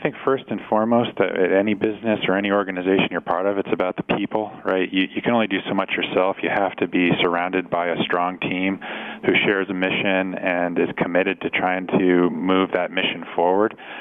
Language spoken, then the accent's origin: English; Connecticut, United States; I've born and raised in Connecticut, moved out of the state for a few years, mid-career, work-related moves, but my wife and I came back to raise our families